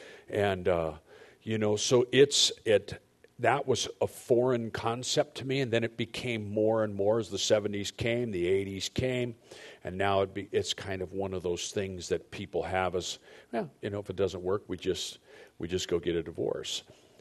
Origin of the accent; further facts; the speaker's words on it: San Diego, California, United States; I grew up in North Park, and so we lived, our Mari and I lived in College Park up by San Diego State.